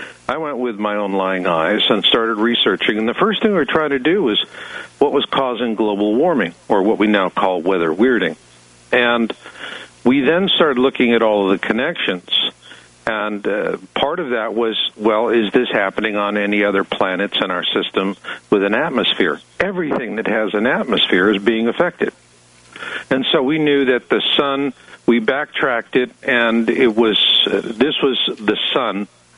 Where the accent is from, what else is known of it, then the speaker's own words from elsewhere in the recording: Arizona, United States; And I grew up in Arizona. To me, snow was something you put in a cone with some flavored syrup and bada bing.